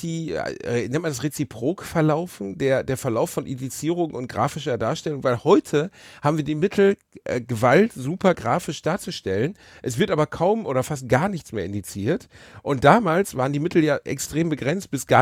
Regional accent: North Rhine-Westphalia, Germany; Ich bin aus dem Ruhrpott

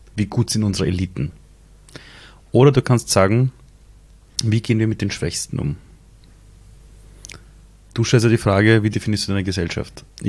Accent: Iran; now in Germany; Und ich komme aus dem Iran, also meine Eltern im Iran

